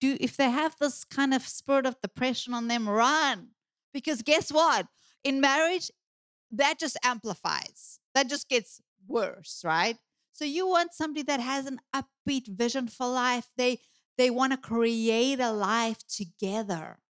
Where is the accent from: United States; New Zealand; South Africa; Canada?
South Africa; I'm South African. I'm sassy.